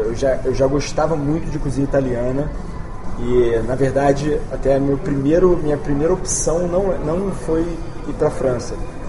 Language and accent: Portuguese; Brazil; Nós somos brasileiros, quando você vai estudar cozinha, você estuda técnicas e coisas com bases na cozinha europeia.